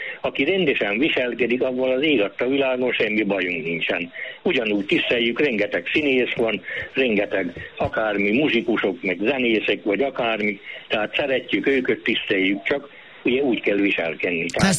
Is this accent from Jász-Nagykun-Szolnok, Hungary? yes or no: yes; Jász-Nagykun-Szolnok, Hungary; Most én egy kis jársági faluból származom, ott zsidó temető máig megvan, nagyon sok zsidó volt